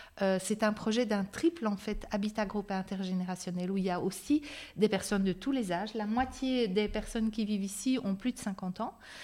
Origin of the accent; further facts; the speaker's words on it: Brussels, Brussels-Capital Region, Belgium; Je suis bruxelloise depuis toujours, ou à peu près.